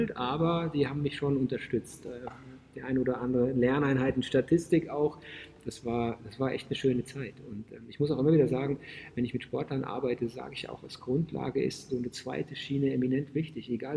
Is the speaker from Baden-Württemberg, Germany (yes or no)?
no; Bad Nauheim, Hesse, Germany; habe dann in Bad Nauheim wieder gespielt, in meiner Heimatstadt und habe in Gießen studiert.